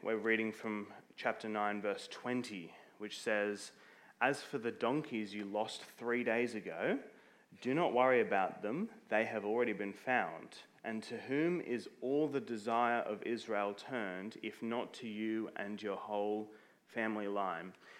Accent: Mount Druitt, New South Wales, Australia; I'm from Mount Druitt.

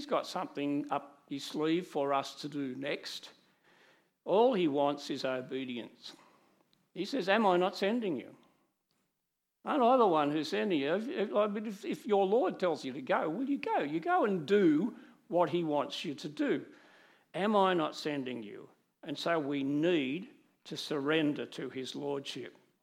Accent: Newcastle, New South Wales, Australia; also born or lived in Sydney; I moved from Newcastle, where I had grown up, to Sydney.

